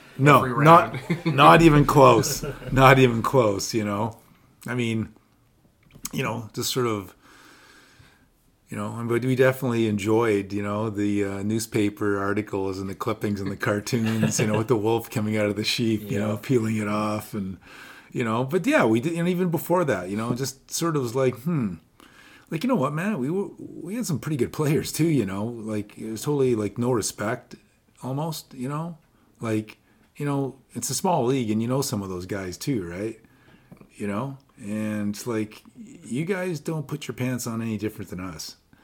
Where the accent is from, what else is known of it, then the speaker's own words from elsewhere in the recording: Toronto, Ontario, Canada; I grew up in Toronto. I got family there